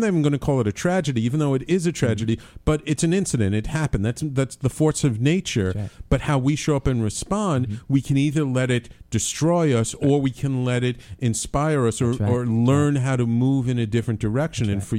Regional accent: New Orleans, Louisiana, United States; I mean, and growing up in New Orleans

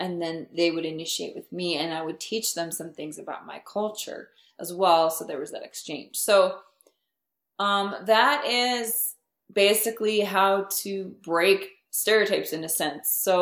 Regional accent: United States; yeah, I'm like, you know, I'm American, you know, that kind of thing.

